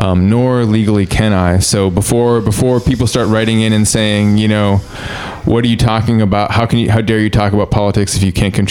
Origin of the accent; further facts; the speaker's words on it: Canada; as a Canadian